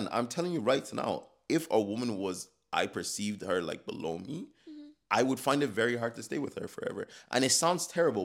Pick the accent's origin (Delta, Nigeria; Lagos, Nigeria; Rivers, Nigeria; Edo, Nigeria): Lagos, Nigeria; I grew up in Nigeria, in Lagos City.